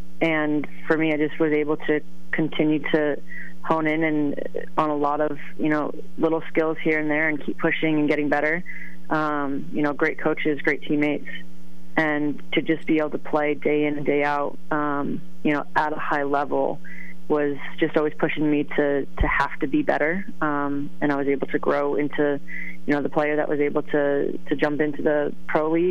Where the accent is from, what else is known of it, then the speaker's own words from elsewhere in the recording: Stratford, Connecticut, United States; Down in Stratford, so, yeah.